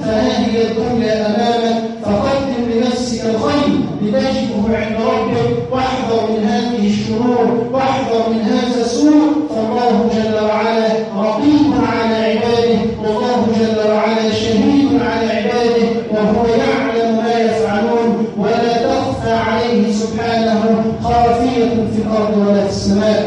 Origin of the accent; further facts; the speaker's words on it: Egypt; اللهم جنب بلدنا مصر من المنافقين